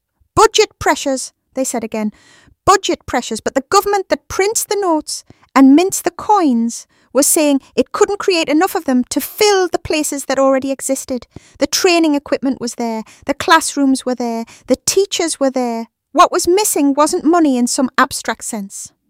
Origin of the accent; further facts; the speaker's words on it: Walker, North East England, United Kingdom; I grew up in Walker watching my mum manage her diabetes